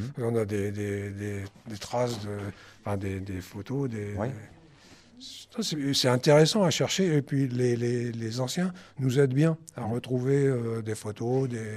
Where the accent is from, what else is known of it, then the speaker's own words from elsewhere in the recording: Lévignan, Hauts-de-France, France; now in Crépy, France; Moi, je suis un ancien habitant de Lévignan, je suis né à Lévignan, et j'habite Crépy maintenant